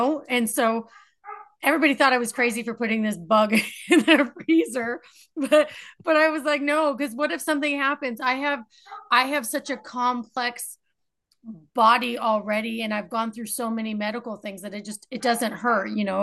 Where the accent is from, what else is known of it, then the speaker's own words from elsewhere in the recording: California, United States; moved away; So I'm from California. I didn't deal in Southern California, Beach City. I didn't deal with ticks.